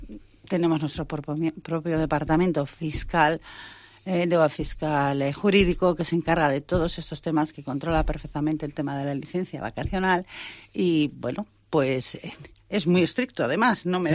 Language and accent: Spanish; Santander, Cantabria, Spain; yo soy de Santander y dije, me gusta mi ciudad.